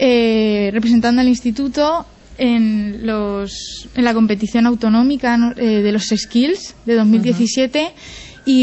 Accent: Alicante, Valencian Community, Spain; now in Alcoy, Spain; Yo soy de Alicante y vi que estaba este ciclo aquí y me lancé

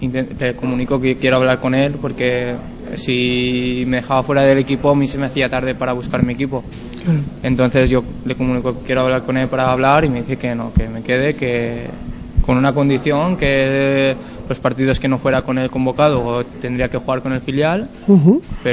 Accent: Canals, Valencian Community, Spain; Soy de Canals y nada, he vivido toda la vida allí.

